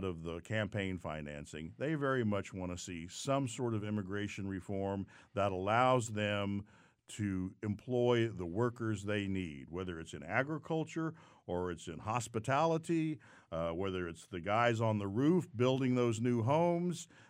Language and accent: English; Austin, Texas, United States; I'm from Austin, so I love Central Texas, San Marcos, New Braunfels, San Antonio.